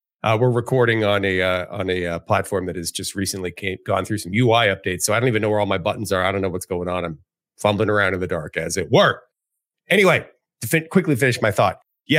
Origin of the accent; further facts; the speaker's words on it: Edmonton, Alberta, Canada; I've never gone to Edmonton, my hometown, in any sort of professional way.